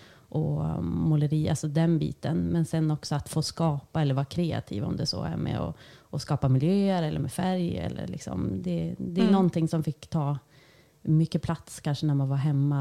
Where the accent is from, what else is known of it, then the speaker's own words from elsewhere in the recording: Örnsköldsvik, Västernorrland County, Sweden; Född och uppvuxen i här i Örnsköldsvik. Bor på Varve med min man och tre barn.